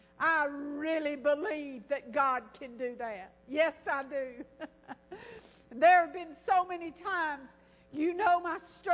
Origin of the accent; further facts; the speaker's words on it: Alabama, United States; I used to pray for my mama in Alabama, they put her in a nursing home, and it was 42 miles below my hometown, and I couldn't go home all the time.